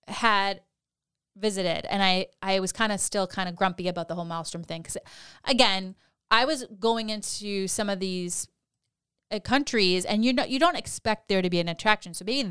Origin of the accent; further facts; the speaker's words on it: New England, United States; And we struggle because we're from New England, and it's currently snowing 12 inches as we're recording.